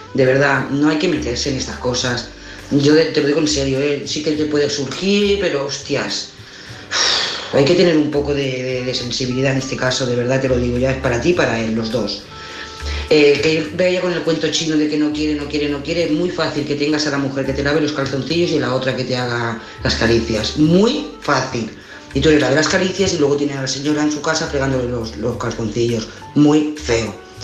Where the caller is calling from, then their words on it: Lloret de Mar, Catalonia, Spain; de Lloret de Mar.